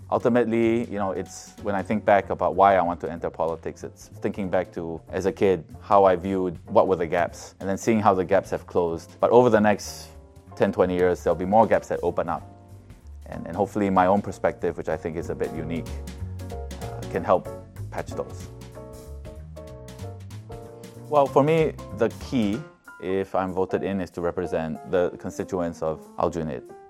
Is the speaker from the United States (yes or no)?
no; Singapore; I feel very Chinese Singaporean, but people don't look at me as if I'm Chinese Singaporean.